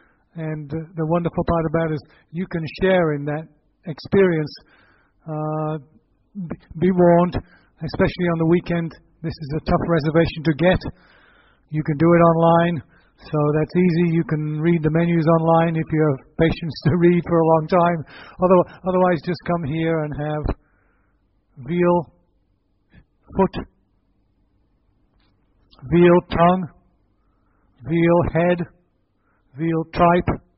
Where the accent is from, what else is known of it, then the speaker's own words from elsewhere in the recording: England, United Kingdom; as an Englishman, I butchered the other people's language.